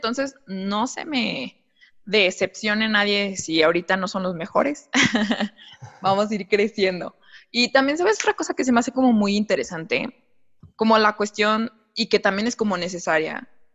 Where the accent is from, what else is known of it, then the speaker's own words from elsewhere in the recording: Mexico; para si nos escuchan de otros países, nosotros somos mexicanos, por favor